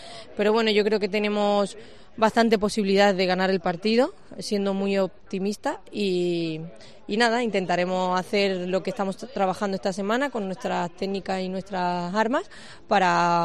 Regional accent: Málaga, Andalusia, Spain; Yo como malagueña, el poder estar aquí, disputar esta fase de grupo

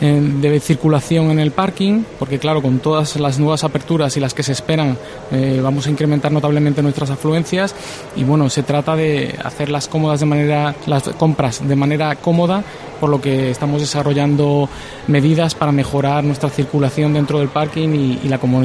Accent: Cádiz, Andalusia, Spain; Yo soy de Cádiz, soy de la Bahía, de aquí cerquita

